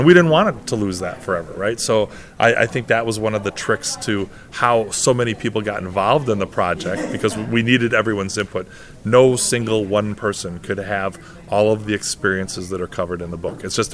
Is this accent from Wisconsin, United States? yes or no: yes; Milwaukee, Wisconsin, United States; I'm from Milwaukee, which is kind of like a small suburb of Chicago, just to the north.